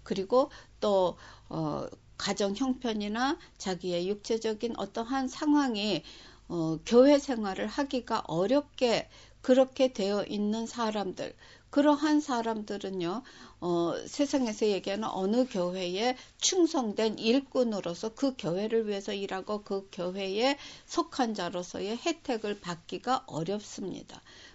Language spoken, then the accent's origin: Korean; South Korea; also born or lived in Japan; now in United States; 제가 한국에서 태어나서 자라다가 일본에서 살고 또 지금 미국 와서 살고